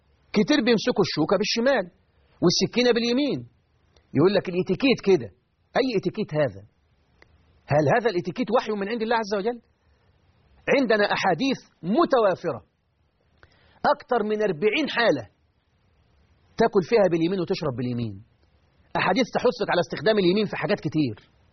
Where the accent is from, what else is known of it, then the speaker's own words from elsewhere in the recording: Egypt; انا مسلم، انا مصري مسلم.